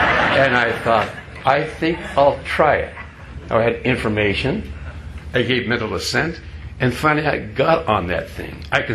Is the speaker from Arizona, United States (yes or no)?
no; Hinckley, Minnesota, United States; some of you remember that I grew up in Hinckley, Minnesota, where the men are men and pansies are flowers and the women are slightly above average. That's where I grew up.